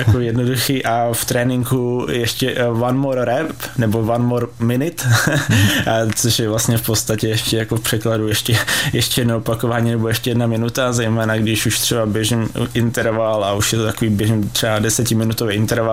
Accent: Moravany, Pardubice Region, Czechia; Jo, Moravan, rodák z Moravan Pardubice.

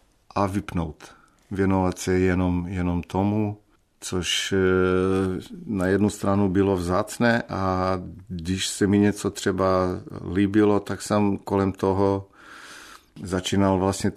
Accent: Serbia; Czech is a second language; moved away as an adult; Znamená to, že jsem se narodil v Srbsku, strávil jsem tam dětství, chodil do školy, na fakultu, učil se, ale zároveň každé léto a každou zimu, když jsme měli prázdniny, tak jsme jeli do Chorvatska. Takže taťka je Chorvat, mamka Srbka.

